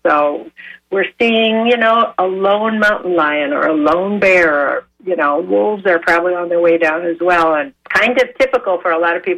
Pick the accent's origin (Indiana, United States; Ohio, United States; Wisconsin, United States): Indiana, United States; I grew up in northern Indiana, and we live here now in southern Michigan.